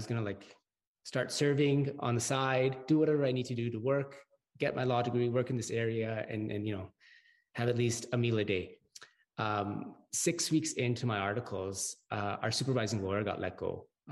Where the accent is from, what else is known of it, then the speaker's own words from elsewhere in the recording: Edmonton, Alberta, Canada; I'm from Edmonton, which is the home and traditional gathering place or current gathering place for numerous kind of First Nations and Métis communities, including the Cree, Salto, Blackfoot